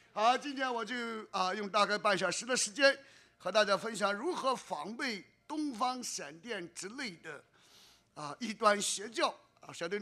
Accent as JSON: {"language": "Chinese", "region": "Shandong", "country": "China", "tie": "born or raised there", "said": "但是你知道我小的时候在山东是拜狐狸精之类的"}